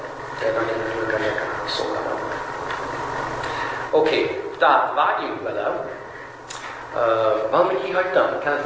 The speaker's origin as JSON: {"language": "Hungarian", "country": "United States", "tie": "born or raised there", "moved": "as an adult", "lives_now": "Hungary", "said": "Eredetileg Amerikából jöttem. Ott nőttem fel, ott jártam egyetemre. De az apukám, ő magyar … Eredetileg az apukám mezőkövesdi. Tehát Matyóföldi. Matyóföldön származik."}